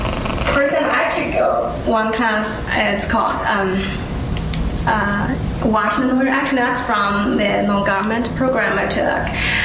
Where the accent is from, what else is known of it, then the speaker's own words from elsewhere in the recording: China; English is a second language; I come from China.